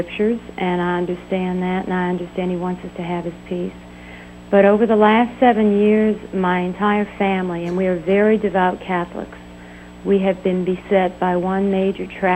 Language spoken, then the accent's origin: English; New Orleans, Louisiana, United States; I'm from New Orleans.